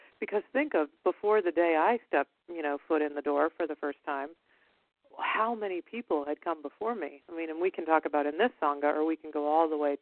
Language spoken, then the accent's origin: English; United States; in terms of just us walking up as an American person, you know, in our accent and that kind of thing, very difficult to have a conversation.